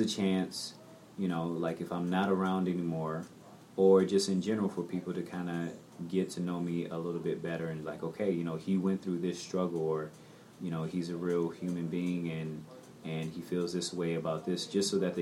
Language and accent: English; Detroit, Michigan, United States; also born or lived in Inglewood; now in California, United States; When my parents split, my mom just moved back to Detroit, because that's also, like, where her s